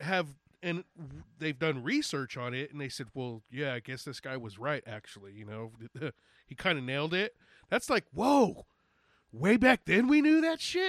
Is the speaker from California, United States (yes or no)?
yes; California, United States; Where am I from? I'm from here, dude. I grew up in California. He goes, you're not from Mexico? No.